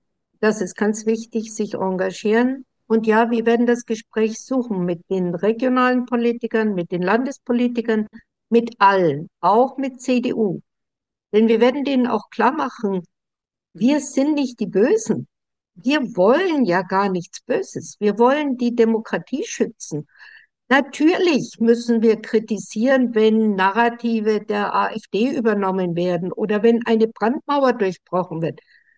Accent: Frankfurt, Hesse, Germany; ich komme ja aus Frankfurt, das ist ein glücklicher Heaven, ja. Also ich liebe Frankfurt

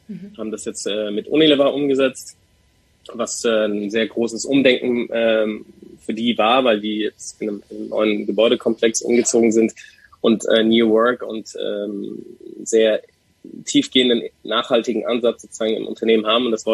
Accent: Iran; wir kommen ursprünglich aus dem Iran

